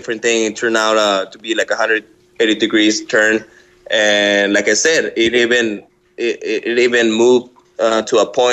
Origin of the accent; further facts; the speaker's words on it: Tijuana, Baja California, Mexico; I was born and raised in Tijuana.